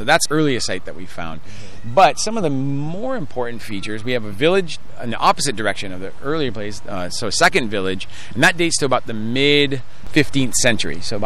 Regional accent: Maui, Hawaii, United States; our preference is to hire people who are typically born and raised on Maui, as I was, at least here.

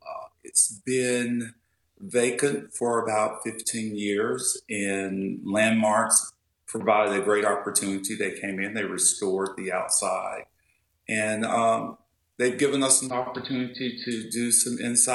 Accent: the South, United States; I'm originally from the South, and so you definitely wouldn't see anything in Alabama like that.

